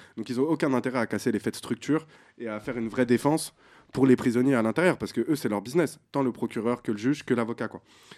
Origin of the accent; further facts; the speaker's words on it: Paris, Île-de-France, France; Je ne vais pas me dire sur Châteauroux parce que je suis parisien